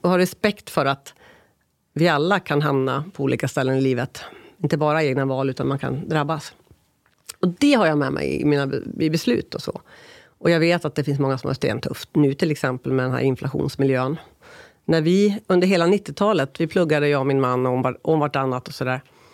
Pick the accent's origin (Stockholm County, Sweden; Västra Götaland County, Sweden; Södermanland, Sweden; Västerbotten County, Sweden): Västerbotten County, Sweden; Lycksele; also born or lived in Koppom / Avesta; Jag föddes i Lycksele. Sen var jag ganska liten, flyttade jag till ett samhälle, Koppom utanför Arvika, 6 år i Värmland. Sen bodde jag Avesta i 4 år i långstadiet. Sen flyttade jag tillbaka, eller ja, det låter som jag flyttade runt själv, men familjen till Lycksele, som mellanstadiet och högstadiet.